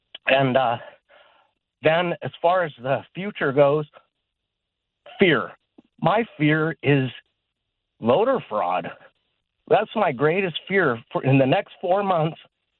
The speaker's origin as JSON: {"language": "English", "region": "California", "country": "United States", "tie": "born or raised there", "said": "Real quick, I grew up in the Valley to Italian Catholic school, just like you."}